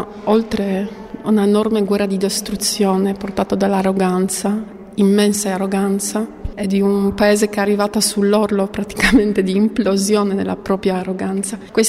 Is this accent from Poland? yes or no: yes; Poland; perché Ucraina è un paese libero, e sta difendendo anche la Polonia, il mio paese, sta difendendo anche le Repubbliche Baltiche, sta difendendo anche l'Europa.